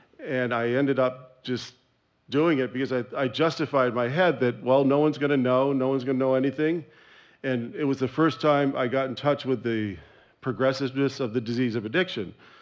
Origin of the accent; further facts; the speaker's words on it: Cambridge, Massachusetts, United States; also born or lived in Long Island; My parents were from Boston. I'm originally from the Cambridge, Massachusetts area, in New York, Long Island, and I grew up in a commune.